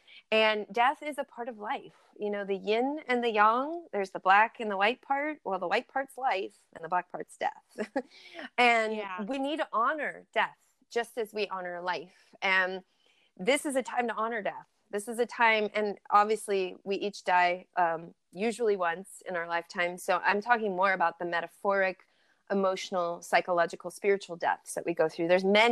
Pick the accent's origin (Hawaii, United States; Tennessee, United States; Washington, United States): Hawaii, United States; now in Ojai, United States; I grew up in Hawaii, so we didn't have a lot of the seasonal differences that people have in like Wisconsin, for example.